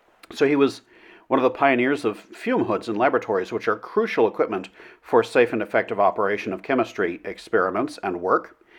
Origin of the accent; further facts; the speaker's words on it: United States; the United States, my home country, has recently done some things